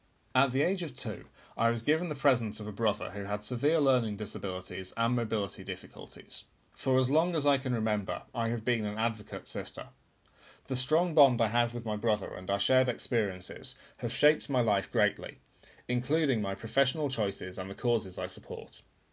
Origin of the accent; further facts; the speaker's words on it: Brazil; My education career began in my home country, Brazil, where I spent many years working in senior management roles in mainstream educational settings